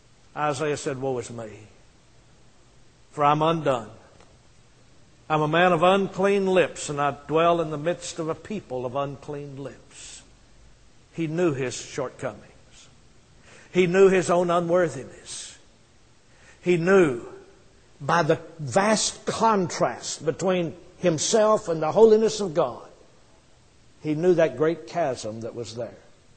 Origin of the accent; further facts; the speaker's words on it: Arkansas, United States; I grew up in Arkansas, and I lived there for most of my life.